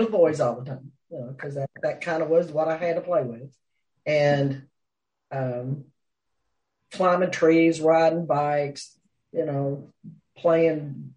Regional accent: Lancaster, Kentucky, United States; I was born in Lancaster, Kentucky.

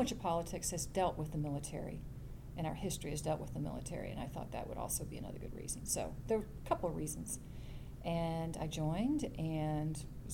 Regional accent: Florida, United States; also born or lived in Louisville, Kentucky / Lexington, Kentucky; I was born in Louisville, Kentucky. Spent my first 4 years living in Lexington, and then we moved to Florida for 8 years. My father managed thoroughbred racetracks. So we spent the majority of the time in Florida

